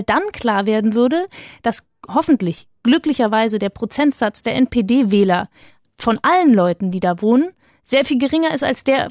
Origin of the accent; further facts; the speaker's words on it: Germany; Also ich bin doch auch aus Deutschland und ich darf ja, doch auch wählen